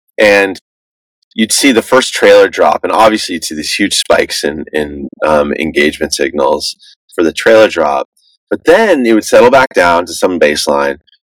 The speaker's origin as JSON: {"language": "English", "town": "Los Angeles", "region": "California", "country": "United States", "lives_now": "New York, United States", "said": "I was originally from LA. And okay. I was at that point in New York."}